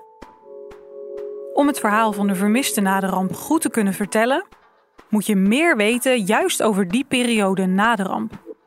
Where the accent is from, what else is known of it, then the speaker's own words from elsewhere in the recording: Zeeland, Netherlands; En ik ben hier opgegroeid, ik ben een Zeeuwse, dus ik dacht dat ik het allemaal wel wist